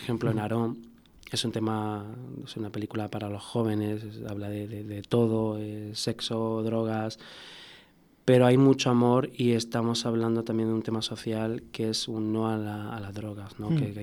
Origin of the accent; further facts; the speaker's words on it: Lucena, Andalusia, Spain; lo digo que soy de Lucena, y muchos lo conocen